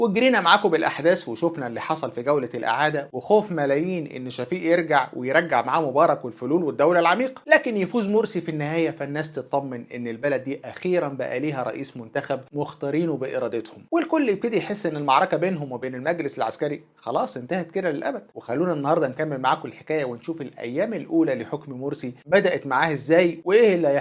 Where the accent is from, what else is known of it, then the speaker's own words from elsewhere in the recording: Egypt; إحنا بقى لمؤاخذة كمصريين أسدد كتاب التاريخ من أول وجديد